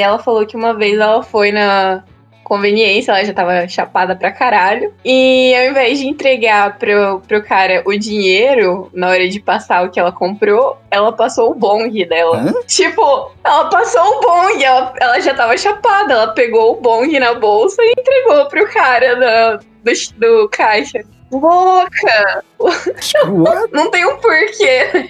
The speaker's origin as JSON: {"language": "Portuguese", "region": "Mato Grosso do Sul", "country": "Brazil", "said": "eu sou de Mato Grosso do Sul"}